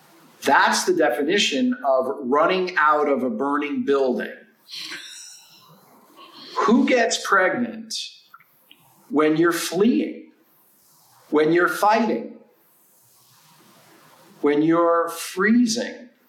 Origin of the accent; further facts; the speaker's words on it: New York, United States; because, you know, I'm a New Yorker and New Yorkers sometimes have some sarcasm.